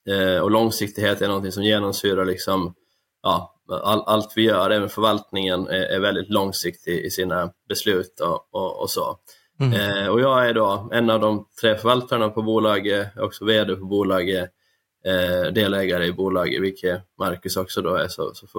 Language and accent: Swedish; Åland Islands; moved away as an adult; Jag kommer från Åland, så jag är född och uppväxt där. Och sen då vid 20 års ålder ungefär över till Sverige och Uppsala för att studera på universitetet där.